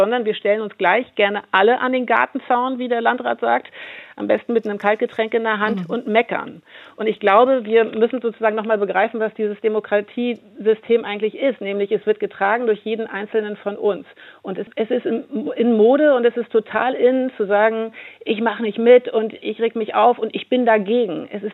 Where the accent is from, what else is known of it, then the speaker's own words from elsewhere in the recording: eastern Germany, Germany; ich komme von hier, ich komme aus dem Osten